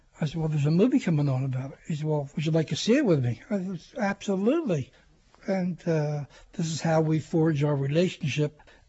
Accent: Philadelphia, Pennsylvania, United States; now in Lansdale, United States; I'm from Philadelphia originally and lived in Lansdale now for 44 years.

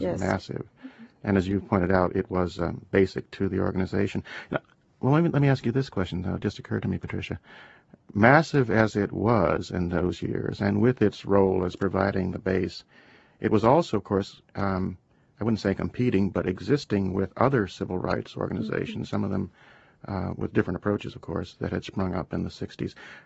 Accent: Buffalo, New York, United States; And I'm from Buffalo

